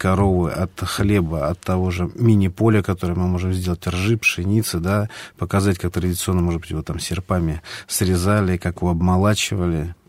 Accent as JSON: {"language": "Russian", "region": "Tula Oblast", "country": "Russia", "tie": "born there", "said": "я в Тульской области родился как раз"}